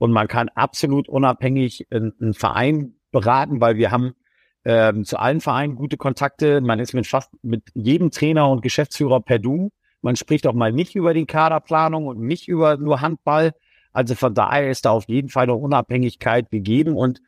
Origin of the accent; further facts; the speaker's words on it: Bremen, Germany; Also da als Bremer darf man nicht Hamburg-Sympathisant sein